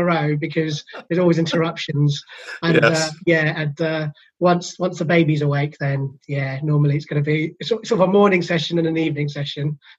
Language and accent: English; Edinburgh, Scotland, United Kingdom; also born or lived in Dundee; So yeah, so born and bred in Edinburgh. Went to I was lived in Dundee for a while as well, which we don't talk much about.